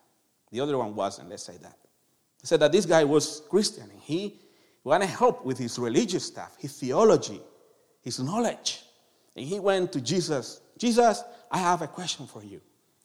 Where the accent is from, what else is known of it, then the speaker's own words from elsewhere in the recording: Colombia; now in United States; I came from Colombia, for an everlasting recession kind of situation country. And when I came to the U.S.